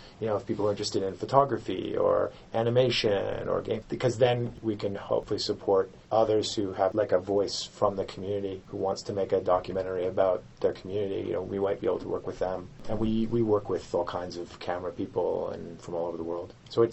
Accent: Nova Scotia, Canada; So I'm from Nova Scotia. I work in Halifax.

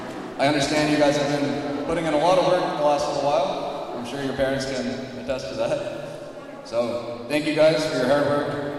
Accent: Stephenville, Newfoundland and Labrador, Canada; I'm from the island. I'm from Stephenville on the west coast of Newfoundland. … I'm the high school science teacher here at the school.

